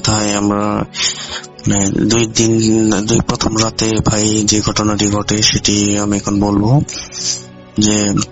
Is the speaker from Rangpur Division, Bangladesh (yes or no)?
no; Dhamrai, Dhaka Division, Bangladesh; আমার বাড়ি হচ্ছে ঢাকায় ধামরাই থানার একটি গ্রামে।